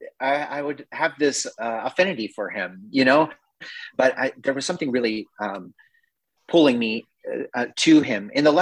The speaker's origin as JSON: {"language": "English", "region": "Nebraska", "country": "United States", "tie": "born or raised there", "also_born_or_lived": "Oklahoma", "said": "As a kid growing up in Nebraska and Oklahoma, I knew of the Reorganized Church"}